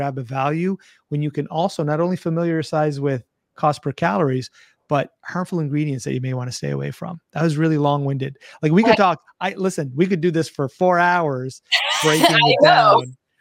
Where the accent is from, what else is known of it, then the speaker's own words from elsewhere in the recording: Canada; We're Canadian. I'm Canadian. I just go with it.